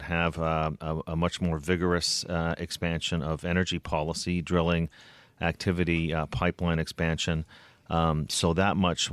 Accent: Canada; Being a Canadian

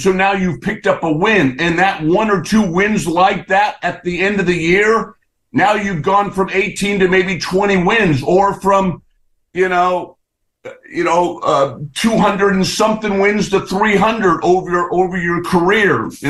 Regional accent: California, United States; I grew up outside of the Bay Area and he was, you know, playing for the Oakland A's.

